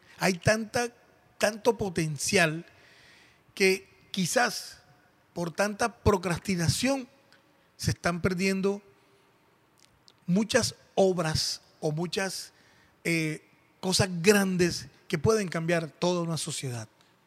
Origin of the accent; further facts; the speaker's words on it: Colombia; en mi país, Colombia, todo está podrido